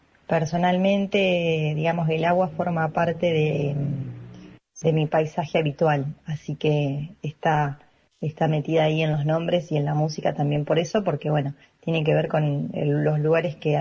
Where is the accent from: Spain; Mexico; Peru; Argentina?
Argentina; Olavarría, Buenos Aires Province; yo soy de Olavarría, que no hay mar, pero bueno, la verdad es que me la paso, mi segundo hogar es un lugar que está muy cerquita de Tres Arroyos, en el mar